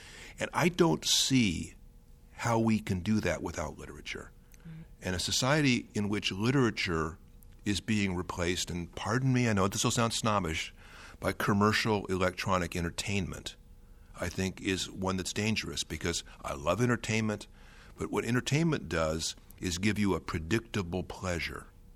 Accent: United States; I'm an American, I love America

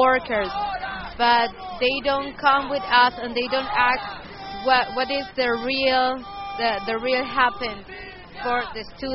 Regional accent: Paraguay; English is a second language; moved away as an adult; now in United States; from Paraguay. I'm come here for Culture Exchange, J-1 visa program.

